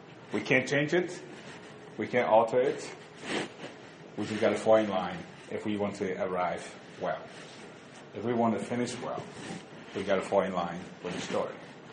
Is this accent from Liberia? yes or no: yes; Liberia; born there; I was born in Liberia, Africa.